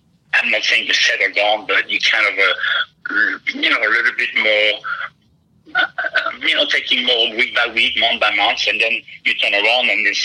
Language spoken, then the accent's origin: English; Lille, Hauts-de-France, France; now in Cincinnati, United States; Cincinnati is very similar to where I grew up in France. I grew up in Lille, north of France, which is between Paris and Bruxelles.